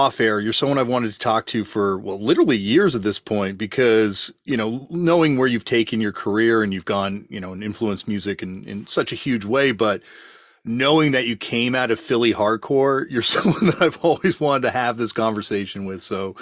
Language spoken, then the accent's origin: English; Canada; accent: Canadian; And I know people make fun of my Canadian accent, so that is O-U-T out a punk.